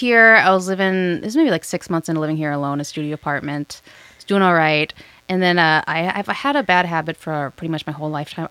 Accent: Minnesota, United States; And I went to school in Wisconsin. I'm from Minnesota.

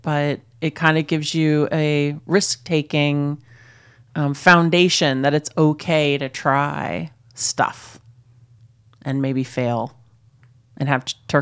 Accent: Minnesota, United States; Oh my God, I'm from Minnesota.

